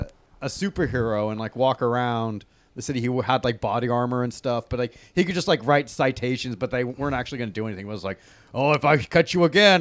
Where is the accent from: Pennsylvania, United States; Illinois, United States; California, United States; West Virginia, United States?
California, United States; San Francisco; I did. I grew up in San Francisco.